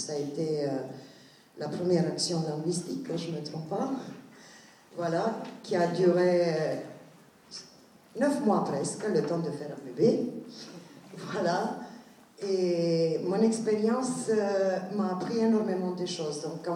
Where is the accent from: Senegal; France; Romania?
Romania; Je suis roumaine d'origine.